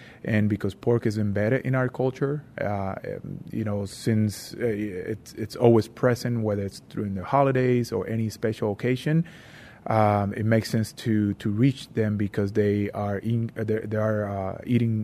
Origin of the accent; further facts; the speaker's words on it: Puerto Rico; I grew up in Puerto Rico